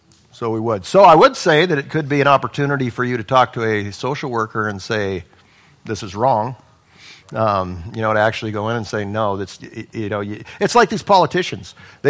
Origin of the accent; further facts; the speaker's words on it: Alaska, United States; Again, I'm a big gun guy. I come from Alaska.